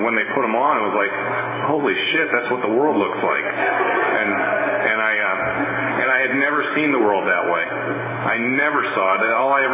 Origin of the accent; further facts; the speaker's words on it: Ohio, United States; I grew up in the Midwest in a small village in Ohio, about 5,000 people. It was very much like Mayberry.